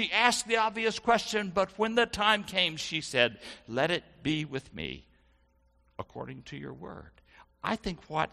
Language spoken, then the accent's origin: English; the South, United States; Now, as a boy growing up in the Protestant South, I didn't hear much about Mary.